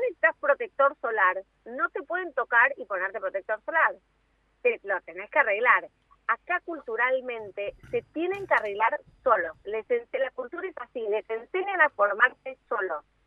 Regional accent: Argentina; somos argentinos

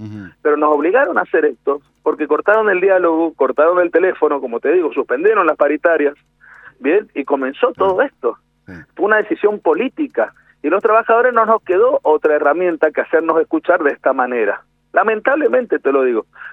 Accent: Mendoza, Argentina; somos mendocinos, y sabemos que nosotros también vivimos el turismo.

